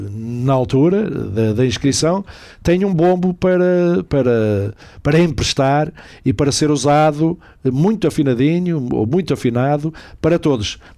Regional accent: Braga, Norte, Portugal; como bom bracarense e bom minhoto

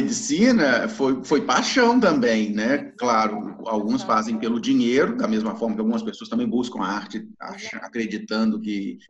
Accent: Belo Horizonte, Minas Gerais, Brazil; a gente vem de Belo Horizonte, que é uma cidade grande

